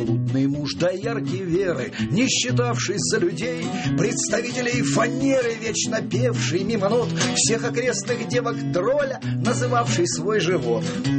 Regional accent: Siberia, Russia; Да, действительно, когда я приезжал, я родом из Сибири.

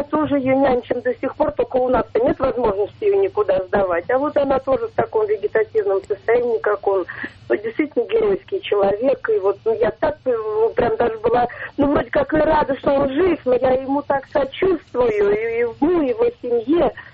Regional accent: Moscow, Russia; я из Москвы.

